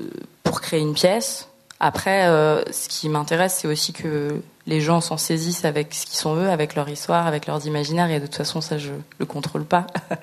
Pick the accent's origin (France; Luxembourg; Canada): France; moi, je suis métisse, d'un père camerounais, que j'ai grandi en France.